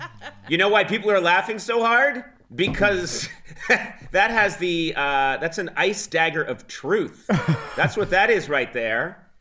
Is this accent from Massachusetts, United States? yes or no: yes; Massachusetts, United States; I grew up just outside Boston, and I grew up visiting my grandparents in Worcester and going to Sturbridge and driving through Cambridge and Needham and Framingham.